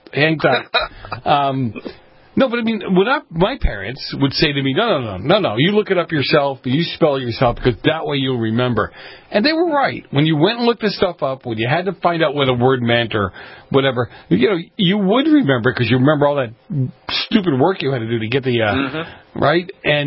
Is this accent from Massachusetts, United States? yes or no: yes; Boston, Massachusetts, United States; Growing up in Boston, they had the train stations, right?